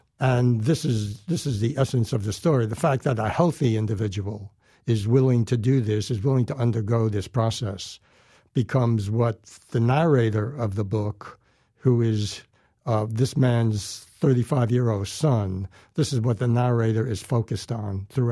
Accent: Bronx, New York, United States; When I grew up in the Bronx, Brooklyn was another planet.

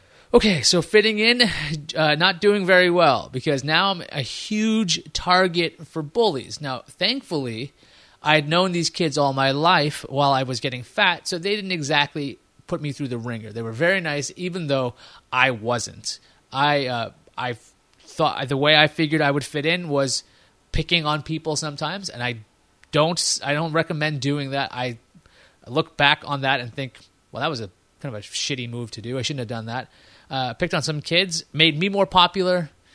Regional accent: Queens, New York, United States; but thankfully growing up in Queens, there's a lot of minorities.

